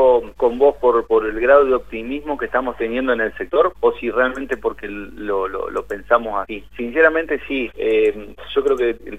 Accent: Concordia, Entre Ríos, Argentina; yo soy de Concordia

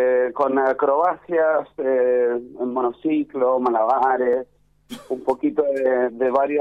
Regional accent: Chile; Sí, de aquí de cerquita, cruzando la cordillera nada más, muy cerca.

